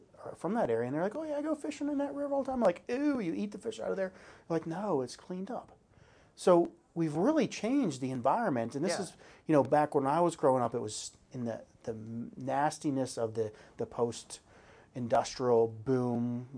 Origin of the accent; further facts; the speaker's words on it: New Jersey, United States; See, I grew up on the East Coast.